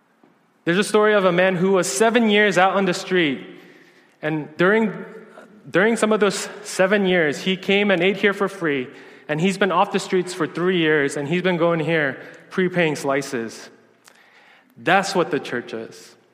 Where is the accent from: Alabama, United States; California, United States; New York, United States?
New York, United States; New York City; As I shared, I grew up in New York City